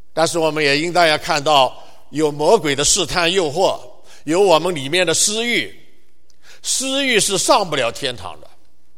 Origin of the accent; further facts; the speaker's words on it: China; 我们中国人都知道有一句话，忠言逆耳。